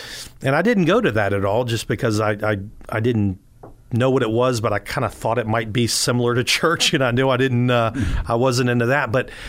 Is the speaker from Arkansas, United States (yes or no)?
no; Virginia Beach, Virginia, United States; I grew up down in Virginia Beach and in a pretty dysfunctional family.